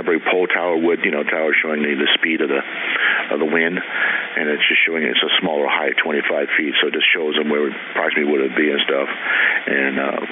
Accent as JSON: {"language": "English", "region": "California", "country": "United States", "moved": "yes", "said": "I'm from Las Vegas in California, Southern California, so it's kind of rude awakening coming here"}